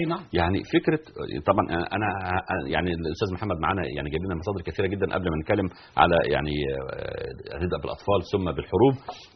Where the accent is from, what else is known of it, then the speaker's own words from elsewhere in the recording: Egypt; دي طبعا كانت عندنا في مصر والناس كلها عارفينها،